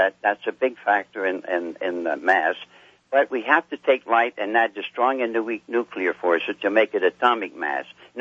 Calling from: Breinigsville, Pennsylvania, United States; I'm calling from Bryanishville, Pennsylvania, near Allentown.

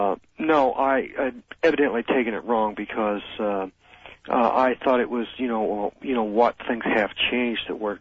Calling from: Colchester, Illinois, United States; I'm calling from Colchester, Illinois.

